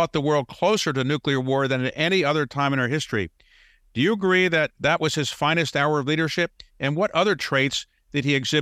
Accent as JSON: {"language": "English", "town": "Baltimore", "region": "Maryland", "country": "United States", "tie": "born or raised there", "said": "if a nuclear weapon were to come and explode over us when I was growing up in Baltimore, we were supposed to get under a desk"}